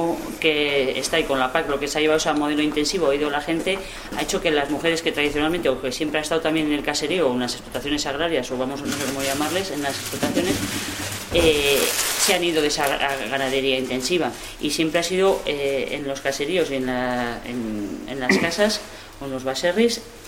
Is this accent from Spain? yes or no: yes; Pamplona, Navarre, Spain; yo soy de ciudad, soy de Pamplona, y entonces me fui a vivir al pueblo